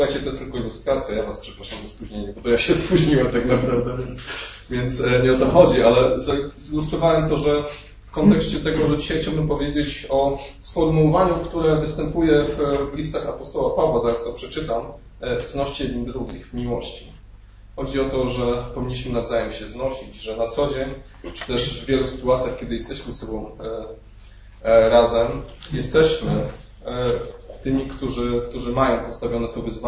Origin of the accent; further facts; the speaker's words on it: Poznań, Greater Poland Voivodeship, Poland; ja jestem z Poznania i tam punktualnie o 10 zaczynam.